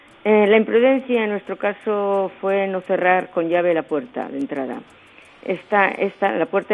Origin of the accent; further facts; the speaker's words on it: San Sebastián, Basque Country, Spain; de Donosti.